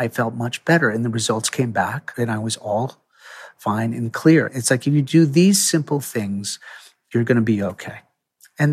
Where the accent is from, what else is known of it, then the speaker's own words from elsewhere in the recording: Turner, Maine, United States; When I grew up in Turner, we actually had a doctor who would come visit you with a bag